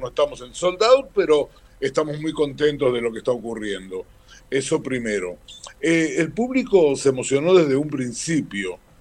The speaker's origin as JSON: {"language": "Spanish", "country": "Uruguay", "said": "vos te creías que yo soy argentino, pero yo soy uruguayo."}